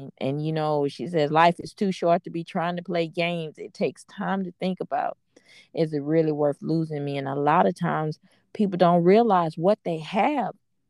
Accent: Houston, Texas, United States; I'm from Fifth Ward, so you know, my mouth is slick, and I'm gonna call you on your bull crap.

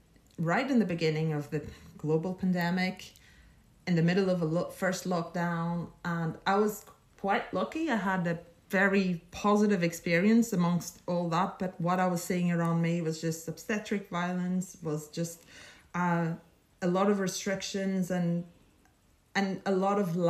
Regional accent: Madeira, Portugal; now in Northern Ireland, United Kingdom; because I'm originally from Portugal, beautiful island as well, called Madeira.

